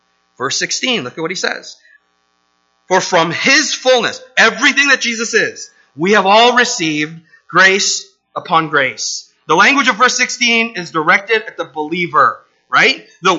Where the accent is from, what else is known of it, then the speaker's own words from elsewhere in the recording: Canada; also born or lived in Korea; Though I'm Western in the sense that I grew up in Canada, I was also born in Korea. So I have kind of an Eastern mentality.